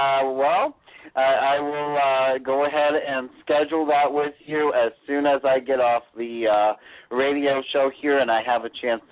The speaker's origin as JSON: {"language": "English", "region": "Florida", "country": "United States", "lives_now": "Georgia, United States", "said": "No, I'm from Florida, but I'm actually in Georgia, hon."}